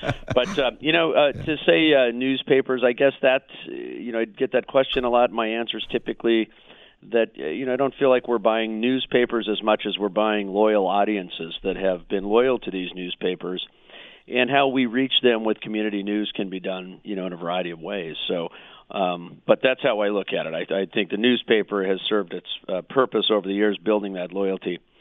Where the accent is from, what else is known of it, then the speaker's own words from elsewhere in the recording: Phoenix, Arizona, United States; Well, I'm a native of the Valley of Phoenix, and I grew up in Phoenix.